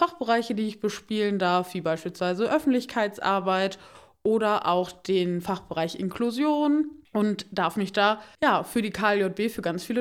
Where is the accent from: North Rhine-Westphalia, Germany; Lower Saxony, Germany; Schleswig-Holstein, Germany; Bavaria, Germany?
Lower Saxony, Germany; Werpeloh; bei mir in meinem Heimatort Werpelow